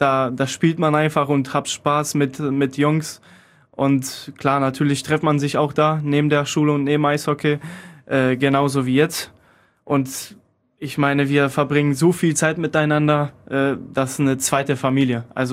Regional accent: Poland; now in Krefeld, Germany; Ich bin hier nach Deutschland gekommen. Ich komme aus Polen

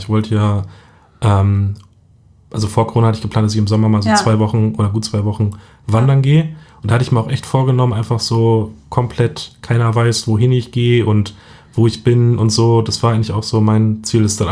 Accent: Berlin, Germany; ich bin aus Berlin.

